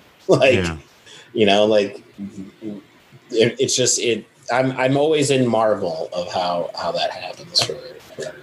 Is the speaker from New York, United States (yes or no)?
yes; Binghamton, New York, United States; And, you know, look, I'm an upstate New Yorker. I'm from Binghamton.